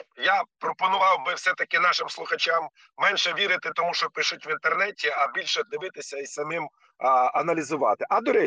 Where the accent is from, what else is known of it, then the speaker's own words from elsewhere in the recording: Pryluky, Chernihiv Oblast, Ukraine; Якщо взяти трошки далі від'їхати, от у моїх рідних Прилуках, і спеціально поїхав позвонив